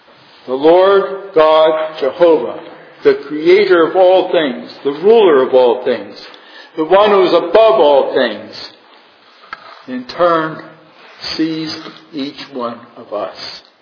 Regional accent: Eritrea; growing up in Eritrea, and realizing that when it got dark in Eritrea

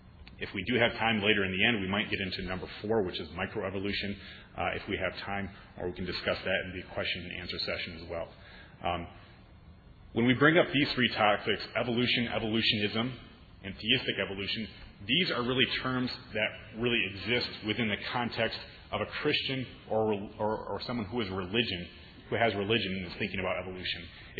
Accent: Michigan, United States; I'm from Trinity Protestant Reformed Church. I grew up in West Michigan.

